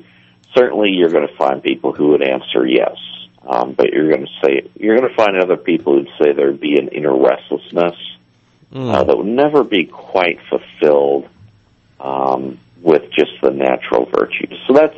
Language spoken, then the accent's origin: English; Massachusetts, United States; I'm actually in Rhode Island, but I'm from Massachusetts.